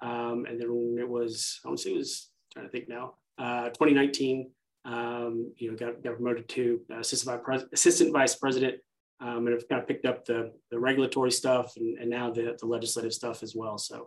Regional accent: Atlanta, Georgia, United States; Yeah, so I grew up here in Metro Atlanta, South Forsyth High School, actually, for those from Metro Atlanta.

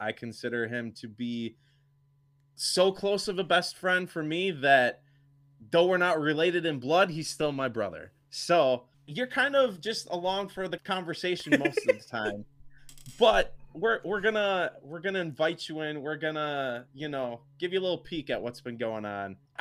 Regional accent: Wittenberg, Wisconsin, United States; I grew up in Wittenberg, Wisconsin, which is like central. That's like 30 minutes from Marshfield, and Tomahawk is another like hour and a half.

